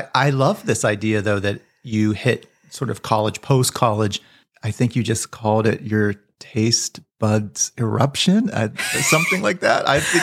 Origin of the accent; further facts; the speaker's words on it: Pennsylvania, United States; I mean, I grew up in Armstrong County, so that's out there too.